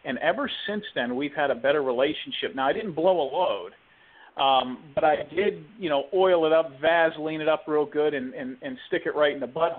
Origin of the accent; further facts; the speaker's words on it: Youngstown, Ohio, United States; I'm originally from Youngstown, Ohio, which is up in the northeastern section.